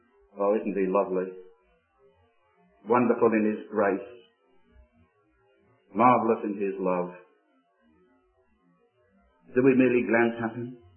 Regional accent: England, United Kingdom; of the first things we do after a sea voyage, of course, is to make ourselves a nice cup of tea, being English.

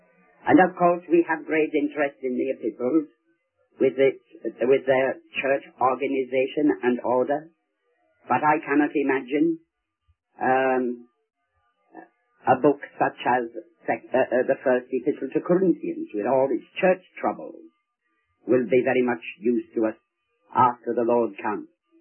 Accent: Scotland, United Kingdom

